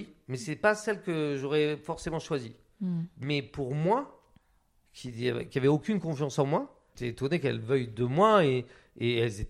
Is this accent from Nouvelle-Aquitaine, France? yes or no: yes; Biarritz, Nouvelle-Aquitaine, France; C'est-à-dire que moi, en fait, j'ai grandi donc, à Biarritz.